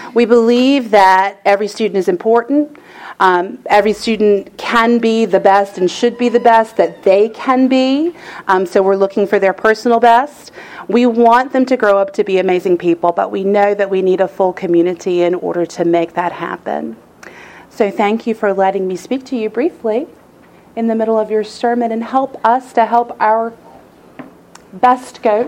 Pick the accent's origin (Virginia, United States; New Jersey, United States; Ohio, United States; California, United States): Virginia, United States; Luray; I am from the other side of the state, almost West Virginia. I'm from Luray, Virginia. Luray Caverns.